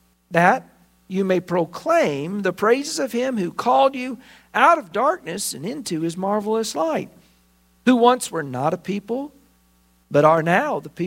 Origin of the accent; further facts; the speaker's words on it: United Kingdom; I'm British. My mom was born in England.